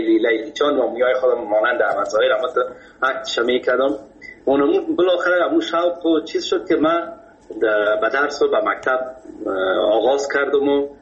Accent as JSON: {"language": "Persian", "region": "Kabul", "country": "Afghanistan", "tie": "born or raised there", "said": "در فامیل که ما بزرگ شدیم، ما از مردم خود کابل هستیم، از شهر کونی کابل."}